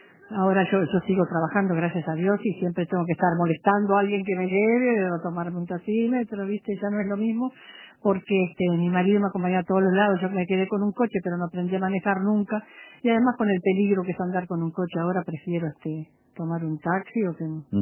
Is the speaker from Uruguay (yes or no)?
yes; Tacuarembó, Uruguay; now in Montevideo, Uruguay; yo soy una mujer muy creyente, yo pertenezco a la Iglesia Nueva Apostólica, que desde que vine de Tacuarembó, yo fui criada en Tacuarembó en un colegio de las monjas